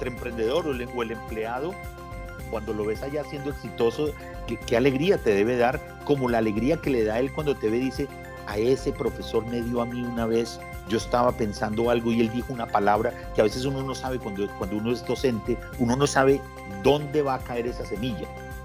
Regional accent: Manizales, Caldas, Colombia; yo soy de Manizales

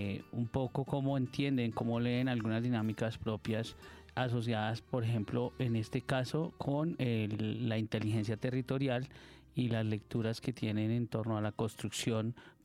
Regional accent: Bogotá, Colombia; yo también soy habitante de Ciudad Bolívar, nací, crecí y vivo en Ciudad Bolívar, me apasiona vivir en este territorio

